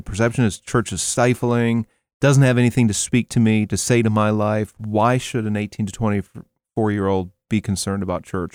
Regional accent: Green Bay, Wisconsin, United States; I grew up in Green Bay, Wisconsin, very cold, very long winters.

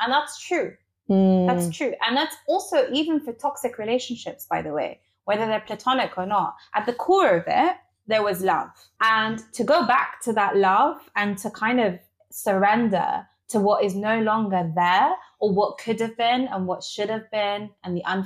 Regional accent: Libya; now in United Kingdom; before being North African, before being Libyan, before being Muslim, before being British, I'm just a human being.

